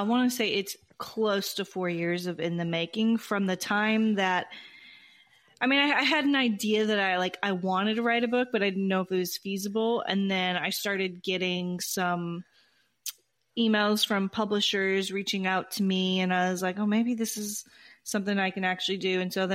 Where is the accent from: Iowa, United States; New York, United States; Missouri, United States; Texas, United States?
Texas, United States; also born or lived in North Dakota; I'm born and raised in Texas, spent a long time in North Dakota, and I was really homesick for Tex-Mex foods.